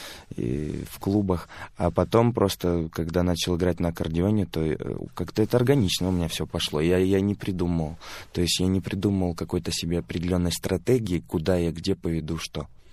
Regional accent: Russia; born there; и я родился в России, и во мне не может этого не быть

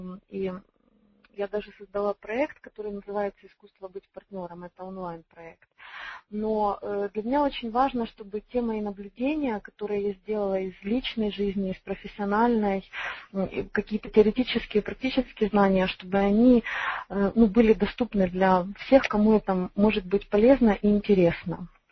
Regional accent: Cherkasy, Cherkasy Oblast, Ukraine; Я из города Черкассы

